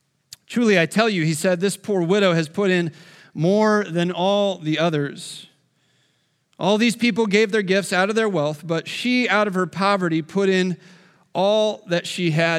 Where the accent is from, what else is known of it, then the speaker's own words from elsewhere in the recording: Illinois, United States; I grew up in Illinois. I'm not a Cubs fan.